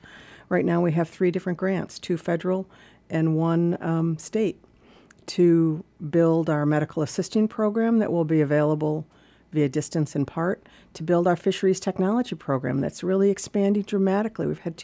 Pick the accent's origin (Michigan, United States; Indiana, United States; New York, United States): New York, United States; Buffalo; I was coming from Buffalo, New York.